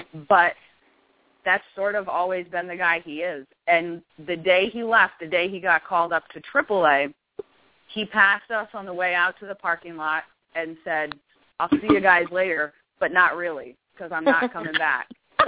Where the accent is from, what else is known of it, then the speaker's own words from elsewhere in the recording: New York, United States; I mean, I live in upstate New York, and that's really where I've been most of my life.